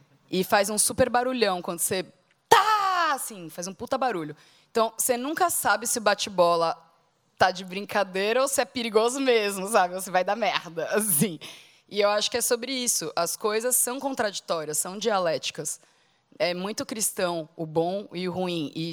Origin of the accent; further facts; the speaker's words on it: São Paulo, Brazil; born there; Eu nasci em São Paulo, mas São Paulo é feita por muitas pessoas que não são de São Paulo.